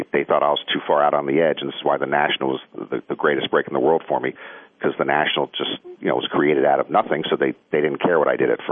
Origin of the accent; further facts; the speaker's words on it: Washington, District of Columbia, United States; I grew up in Washington, D.C., and a guy who actually, at a local sportscaster level, who was ahead of his time, was Warner Wolf